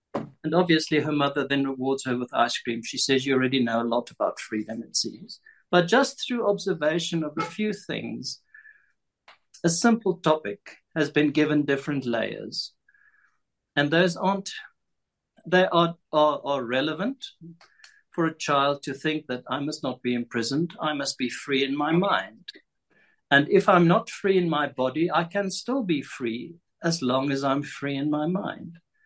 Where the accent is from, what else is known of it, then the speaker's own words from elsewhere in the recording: South Africa; I was born in the year in which South Africa declared its independence unilaterally from Britain